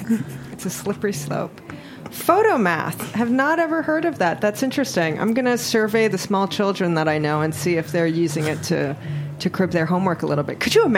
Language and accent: English; Kalihi, Hawaii, United States; Listeners may not know that I am born and raised in Hawaii. I'm from Oahu, cool. In a little town called Kalihi.